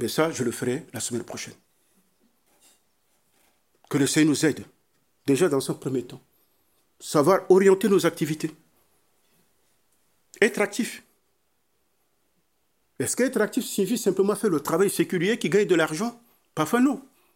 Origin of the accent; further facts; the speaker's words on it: France; Alors chez nous en France, quand un mois on n'est pas payé, on met le feu.